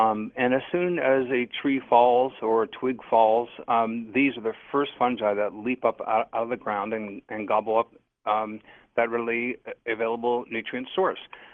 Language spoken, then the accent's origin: English; Ohio, United States; I have a twin brother, and I grew up in Ohio, in northern Ohio, on Lake Erie.